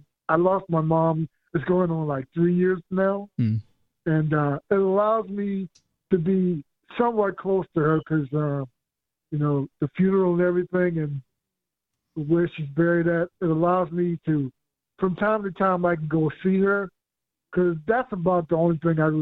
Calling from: Charleston, South Carolina, United States; Charleston, South Carolina.

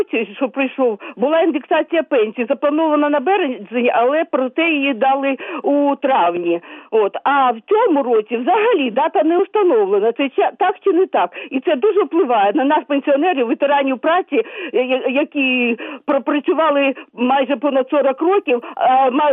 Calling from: Kyiv, Ukraine; я киянка.

